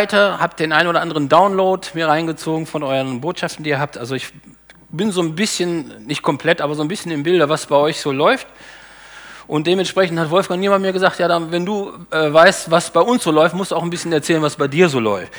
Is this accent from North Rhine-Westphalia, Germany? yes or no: yes; Bad Salzuflen, North Rhine-Westphalia, Germany; Herzliche Grüße aus meiner Heimatstadt, von meiner Familie aus Bad Salzuflen zu euch.